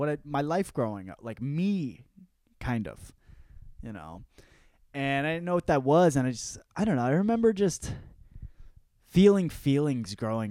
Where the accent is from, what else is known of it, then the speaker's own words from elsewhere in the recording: Michiana, United States; I grew up in Michiana, you know, they call it Michiana because it's Michigan and Indiana. It's right on the line and right at the border.